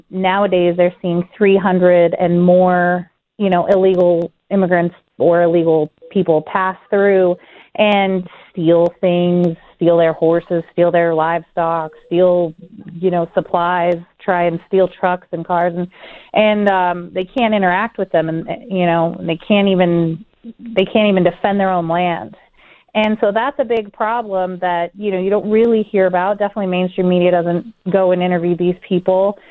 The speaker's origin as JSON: {"language": "English", "region": "Arizona", "country": "United States", "said": "First off, I'm from Arizona."}